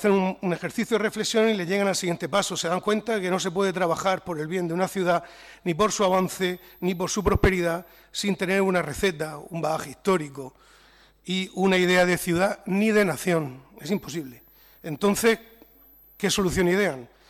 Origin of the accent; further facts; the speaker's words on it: Cartagena, Region of Murcia, Spain; Para ellos, los demás no somos cartageneros, no somos suficientemente cartageneros y actuamos bajo consignas que nos imponen otros desde fuera de Cartagena.